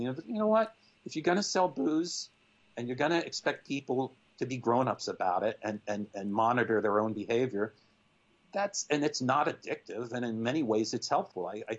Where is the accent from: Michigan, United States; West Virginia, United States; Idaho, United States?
West Virginia, United States; there tends to be a thing of within the people of my home state of like expecting the world to come to them instead of reaching out to what else is out there in the world